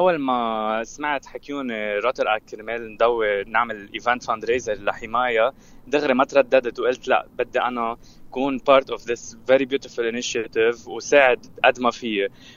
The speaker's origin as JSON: {"language": "Arabic", "country": "Lebanon", "said": "نحن يمكن لبنانية إنه تعودنا على جمال لبنان"}